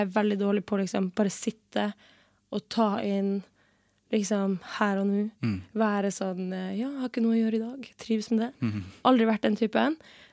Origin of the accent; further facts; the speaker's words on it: Northern Norway, Norway; Men så har jeg jo vært en del hjemme i Nord-Norge da.